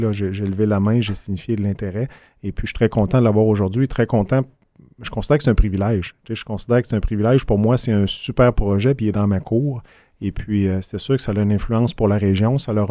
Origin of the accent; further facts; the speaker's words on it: Gentilly, Quebec, Canada; Moi, j'ai grandi majoritairement à Gentilly. Donc, mes parents sont arrivés... je suis né en 69, on est arrivé en 70.